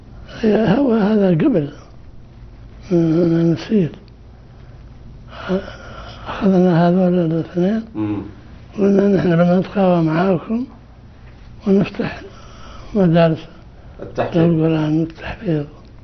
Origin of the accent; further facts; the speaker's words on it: Mecca, Makkah Province, Saudi Arabia; احنا من مكة.